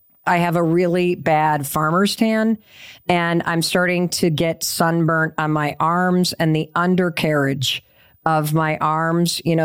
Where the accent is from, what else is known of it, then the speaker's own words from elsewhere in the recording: Northeast, United States; You know, we're all from the Northeast.